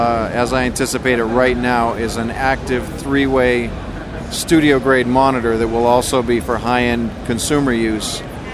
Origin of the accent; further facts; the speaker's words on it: Ogunquit, Maine, United States; I grew up in Ogunquit, Maine, in the restaurant and nightclub business